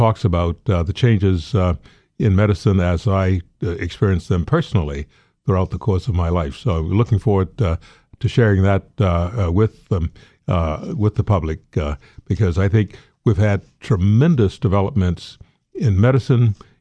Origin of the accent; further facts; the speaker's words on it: Georgia, United States; I grew up in Georgia.